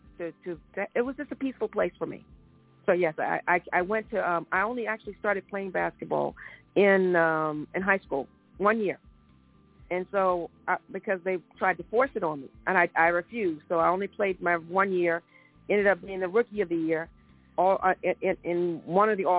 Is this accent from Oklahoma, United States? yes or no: no; Washington, District of Columbia, United States; I am from Washington, D.C., born and raised.